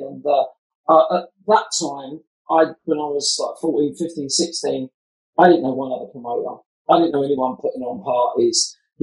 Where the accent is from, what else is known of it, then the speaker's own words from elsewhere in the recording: South East England, United Kingdom; I was a boy from Surrey, young boy, 15-year-old schoolboy, just been kicked out.